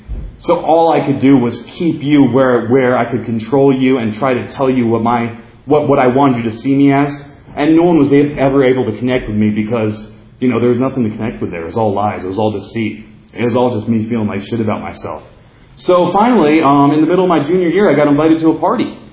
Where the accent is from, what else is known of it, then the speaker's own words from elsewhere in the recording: New Jersey, United States; and because I was from New Jersey, and because I wasn't as cool as them